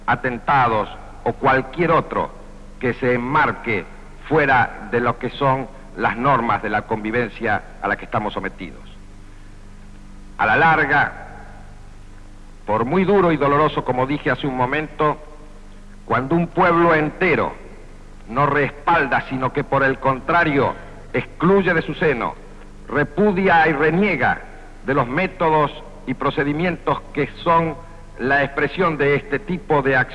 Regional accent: Argentina; que hemos comprometido como ciudadanos y como argentinos sostener y defender

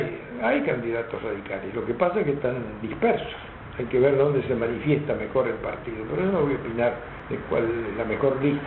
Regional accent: Córdoba, Argentina; Me acuerdo porque por ahí las crisis sociales, cuando era niño en Córdoba, eran por el precio del transporte.

